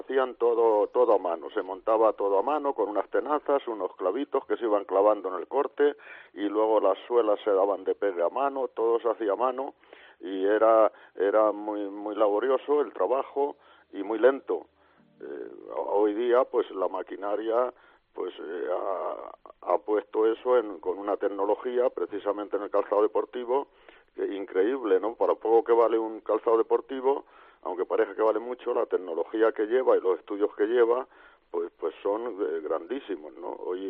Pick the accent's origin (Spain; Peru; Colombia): Spain; Portillo, Castile and León; Bueno, yo nací en Portillo, como ya se ha dicho, y hace 75 años